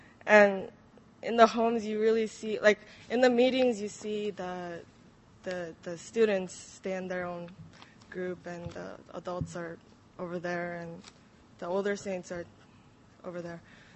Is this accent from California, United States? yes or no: yes; Anaheim, California, United States; I'm from Anaheim. I go to Cypress College.